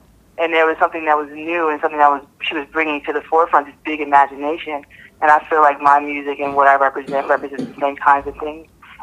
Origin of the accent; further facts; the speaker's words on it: New Jersey, United States; And he didn't understand, but I'm from Jersey, so I was like, just don't worry.